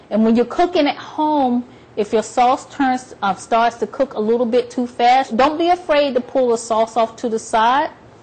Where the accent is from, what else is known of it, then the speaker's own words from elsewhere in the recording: North Carolina, United States; And I'm from the South, so I've always loved cake. And my mother, I'm from North Carolina, and she was well known for her pound cakes.